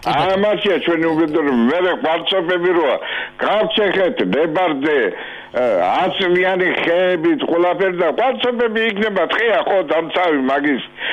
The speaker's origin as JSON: {"language": "Georgian", "region": "Western Georgia", "country": "Georgia", "said": "მე წარმოშობით დასავლეთიდან ვარ"}